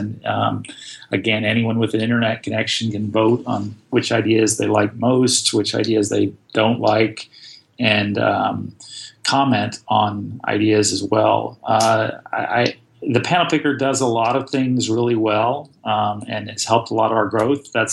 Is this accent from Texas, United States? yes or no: yes; Austin, Texas, United States; I grew up in Austin. I was a huge fan and participant in the Austin music scene